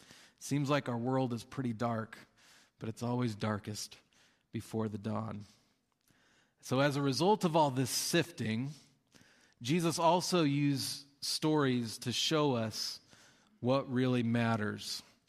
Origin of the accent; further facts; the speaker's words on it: Utah, United States; I grew up in Utah